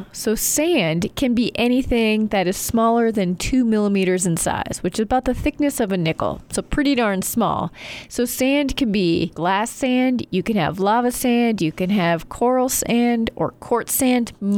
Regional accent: Arizona, United States; Arizona. Bounced around the West.

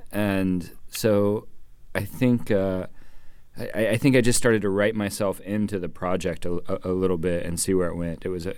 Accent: Kentucky, United States; so fully as a Kentuckian, and I just thought it humorous that this quiz said that I was not, that I was from New Mexico, right?

